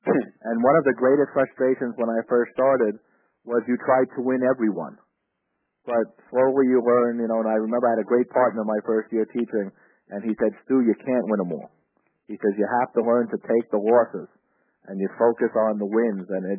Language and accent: English; New York, United States; You know, growing up on Long Island, having been taken, you know, as a kid to Valley Forge and, you know, walking at Lexington and Concord and remembering these things